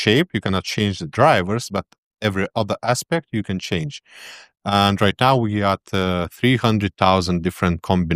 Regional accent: Lithuania; I came from Lithuania

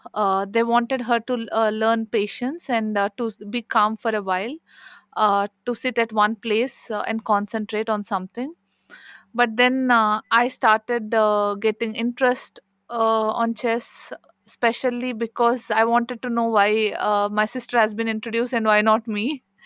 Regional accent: India; So, yeah, I'm from India.

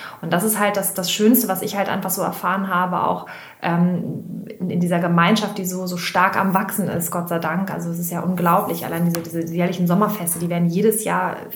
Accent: Hamburg, Germany; wir kommen aus Hamburg

